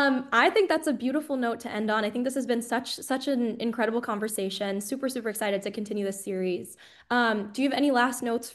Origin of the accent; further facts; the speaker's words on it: California, United States; I think that comes from growing up in the Bay Area.